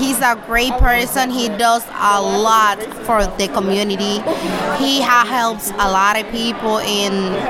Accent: Albany, New York, United States; I'm from Albany, but I'm like familiar with Troy because I used to live here about like 5 years ago.

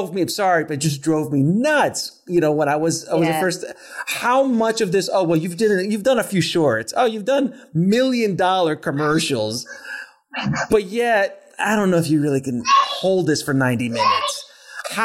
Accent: New York, United States; also born or lived in Miami; I came from a middle to lower middle class, you know, growing up in New York and Miami and all these kind of places.

